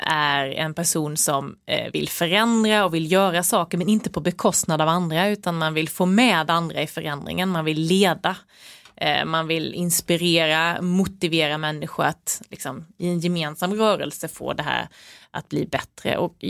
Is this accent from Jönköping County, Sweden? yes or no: yes; Värnamo, Jönköping County, Sweden; Jag var bara 14 år när jag började spela med damlaget hemma i IFK Värnamo.